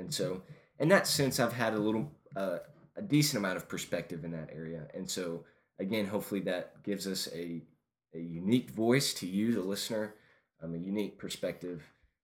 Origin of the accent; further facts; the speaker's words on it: Yukon, Oklahoma, United States; I grew up in Yukon, Oklahoma, West OKC. Pretty much all my life